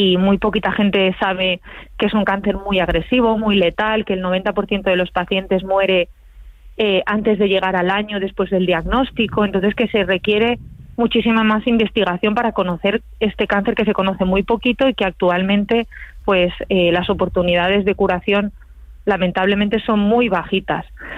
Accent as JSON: {"language": "Spanish", "town": "L'Hospitalet de Llobregat", "region": "Catalonia", "country": "Spain", "tie": "born or raised there", "said": "Y uno de los estadios olímpicos lo construyeron en mi barrio, donde yo nací y me crié."}